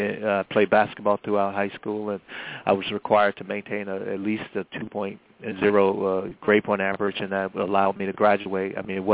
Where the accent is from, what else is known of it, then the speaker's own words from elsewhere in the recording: Miami, Florida, United States; So as I said, how I grew up in Miami in the 70s and 80s primarily, and poor neighborhoods